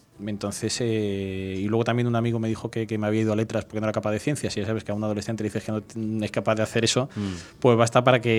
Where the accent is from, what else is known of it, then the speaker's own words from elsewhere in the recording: Madrid, Community of Madrid, Spain; born there; y una ciudad donde no quería, aunque yo nací en Madrid.